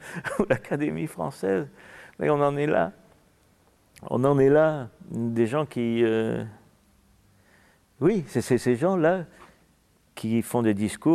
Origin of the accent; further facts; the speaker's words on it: Nice, Provence-Alpes-Côte d'Azur, France; born there; Moi, je suis né à Nice